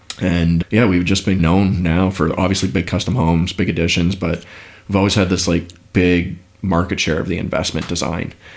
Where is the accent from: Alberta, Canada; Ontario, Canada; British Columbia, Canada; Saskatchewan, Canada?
Ontario, Canada; St. Catharines; So I grew up in St. Catharines, basically lived there until the end of high school, moved to Ottawa